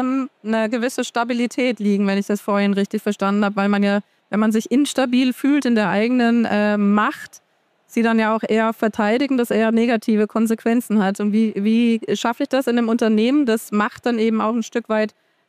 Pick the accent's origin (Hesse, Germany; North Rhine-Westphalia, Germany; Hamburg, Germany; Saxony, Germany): Hesse, Germany; ich komme übrigens auch aus Hessen